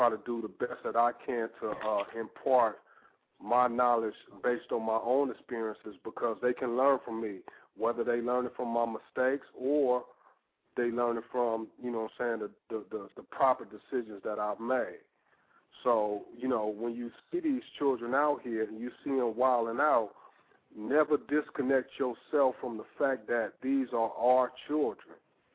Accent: California, United States; I grew up in California

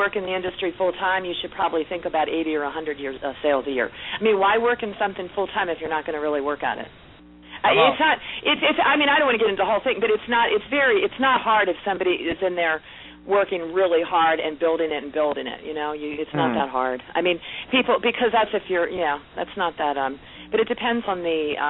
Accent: United States; also born or lived in France; Well, I'm a French citizen and U.S. citizen, but of course I don't sound like it because we came to the U.S. when I was two.

